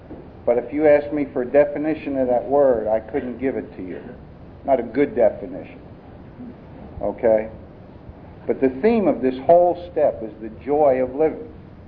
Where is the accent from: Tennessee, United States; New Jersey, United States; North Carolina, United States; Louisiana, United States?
New Jersey, United States; but I'm a Yankee. I'm from New Jersey, where I got sober.